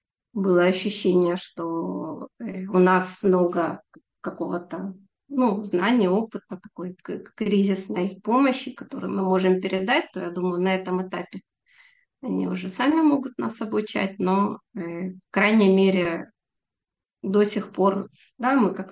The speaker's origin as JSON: {"language": "Russian", "town": "Kharkiv", "region": "Kharkiv Oblast", "country": "Ukraine", "tie": "born or raised there", "moved": "as an adult", "lives_now": "Israel", "said": "я родилась в Харькове, жила в Харькове до 18 лет. Вот, и последние более 30 лет я проживаю в Израиле. И, собственно, здесь уже обучалась. То есть в Харькове я еще успела поучиться в медучилище."}